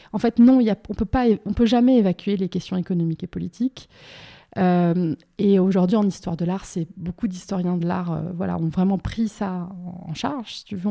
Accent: Bordeaux, Nouvelle-Aquitaine, France; cette région dont je suis moi-même originaire, en fait je suis originaire de Bordeaux.

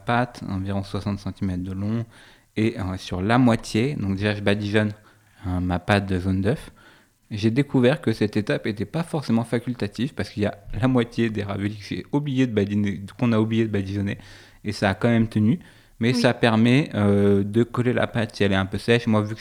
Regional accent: Nouvelle-Aquitaine, France; Moi, chez moi, dans le Poitou, on mange du chou farci.

